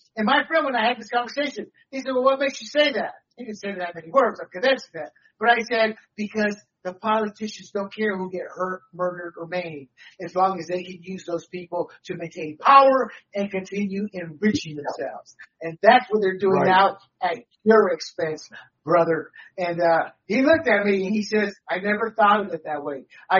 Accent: the South, United States; I can speak for the Latino culture – but growing up in the South

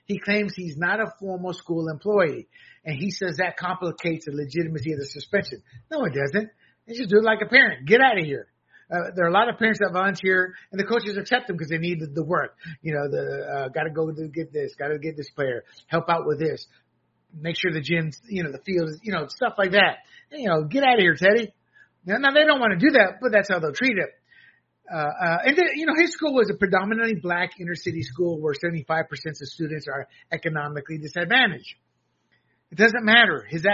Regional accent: the South, United States; I grew up in the South

